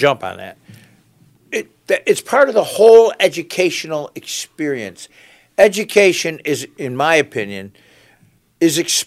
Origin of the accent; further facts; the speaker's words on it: Pittsfield, Massachusetts, United States; Pittsfield is parochial. You know what I mean? I grew up in the North End. We never left the North End.